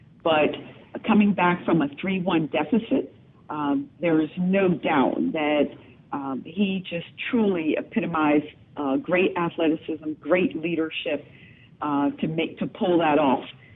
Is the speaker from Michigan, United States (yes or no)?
no; Philadelphia, Pennsylvania, United States; Well, I'm from the Philadelphia area.